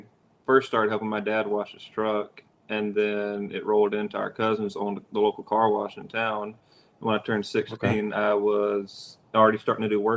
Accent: Georgia, United States; So I'm 45 okay. minutes west of Valdosta, about 30, 45 minutes north of Tallahassee. Okay. So I'm about, okay, I got you. Yeah, southwest Georgia.

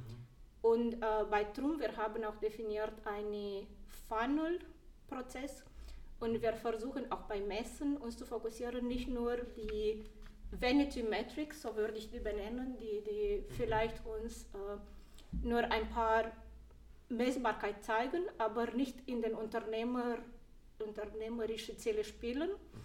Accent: Romania; now in Germany; Ich bin aus Rumänien, ich bin seit 12 Jahren in Deutschland.

